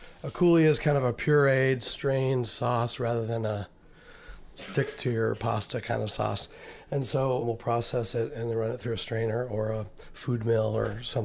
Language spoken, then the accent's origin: English; Ohio, United States; a poor boy growing up in Southern Ohio